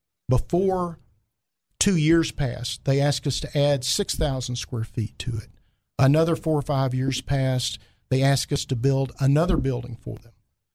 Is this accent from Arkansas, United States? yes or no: yes; Heber Springs, Arkansas, United States; One, as you mentioned, I'm from Heber Springs. My parents are still there.